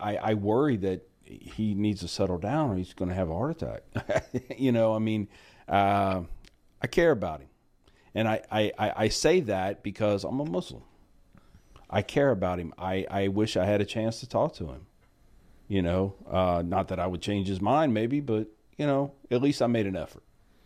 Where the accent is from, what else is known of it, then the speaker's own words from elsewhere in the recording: United States; being an American, I can't help sometimes